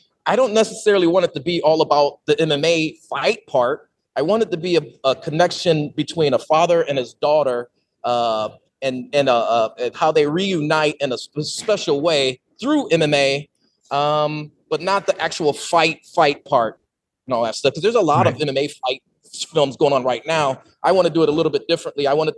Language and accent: English; California, United States; because I'm originally from the Bay, and that's where we were making all of our other films.